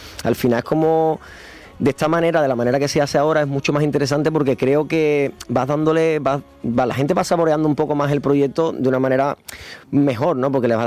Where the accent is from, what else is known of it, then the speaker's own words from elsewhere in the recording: Cádiz, Andalusia, Spain; now in Madrid, Spain; Cádiz es mi tierra y siempre va a estar ahí, ¿no?